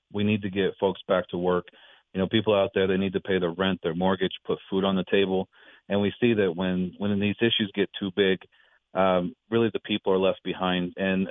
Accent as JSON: {"language": "English", "region": "Indiana", "country": "United States", "tie": "born or raised there", "said": "So I grew up in Southern Indiana, and I grew up in farm country, and it was a great childhood."}